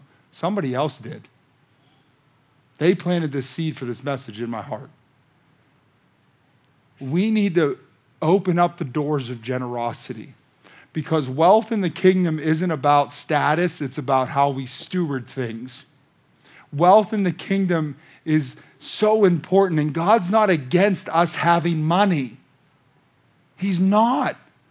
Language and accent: English; McKeesport, Pennsylvania, United States; Listen, I'm from McKeesport, White Oak. You can take the boy out of McKeesport, but you can't take the McKeesport out of the boy, okay?